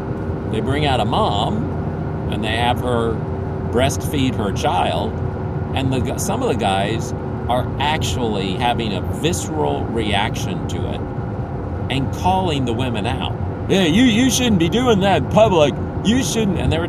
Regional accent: Philippines; Before I get into that, though, I should say that I grew up in the Philippines.

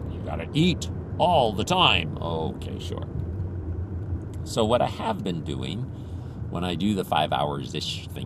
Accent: Philippines; I am a missionary kid. I grew up in the Philippines.

